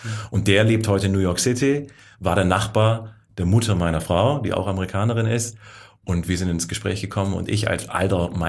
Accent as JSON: {"language": "German", "town": "Böblingen", "region": "Baden-Württemberg", "country": "Germany", "tie": "born there", "said": "geboren in Böbling. Ich bin der geborene Handschlag zwischen Sindelfingen und Böbling."}